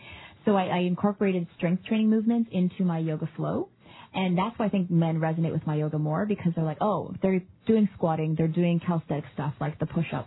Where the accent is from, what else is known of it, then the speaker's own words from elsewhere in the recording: Toronto, Ontario, Canada; I was at Air Canada Center.